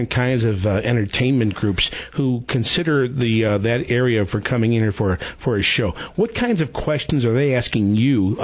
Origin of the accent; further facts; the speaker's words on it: St. Louis, Missouri, United States; It takes me back to the last time my hometown hockey team, the St. Louis Blues, were in the Stanley Cup Finals, 1970.